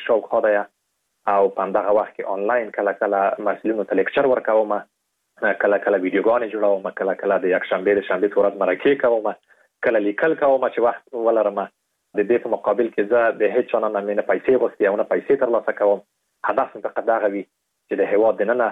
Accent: Afghanistan; په دې باندې مې لیکلی وو چې زه د افغانستان یم

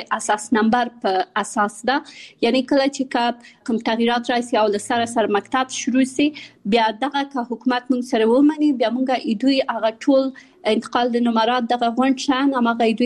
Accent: Kabul, Afghanistan; also born or lived in Pakistan; زه په کابل کې زیږیدلې یم او خپل ابتدایي تعلیمات مې په پاکستان کې کړای او بیا ثانوي او بیرته پانتون مې په کابل کې ویلې را.

